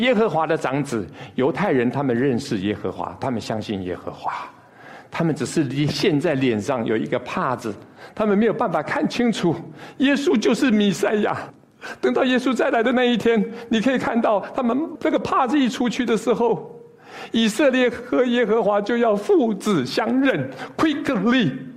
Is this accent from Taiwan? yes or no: no; China; 很有可能就像我们中国人所说的犹抱琵琶半遮面